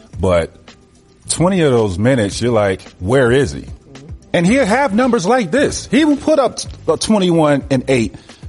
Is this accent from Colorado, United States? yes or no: no; Orlando, Florida, United States; I grew up in Orlando, outside of Orlando, and I used to drive by that arena often.